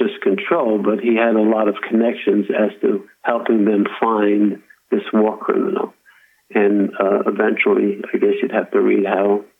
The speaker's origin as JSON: {"language": "English", "town": "Bronx", "region": "New York", "country": "United States", "tie": "born or raised there", "said": "when I grew up in the Bronx, there was a Hoffman Street and Tremont Avenue."}